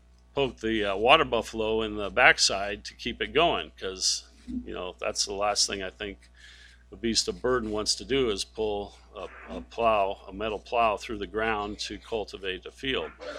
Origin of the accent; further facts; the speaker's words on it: Philippines; where I grew up in the Philippines, I actually helped a farmer with his water buffalo